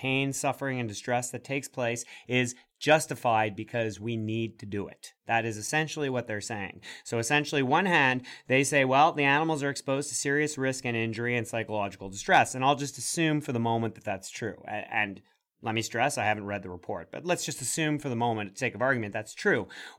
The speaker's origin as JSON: {"language": "English", "town": "Montreal", "region": "Quebec", "country": "Canada", "tie": "born or raised there", "said": "I'm a native Montrealer. I grew up in Montreal."}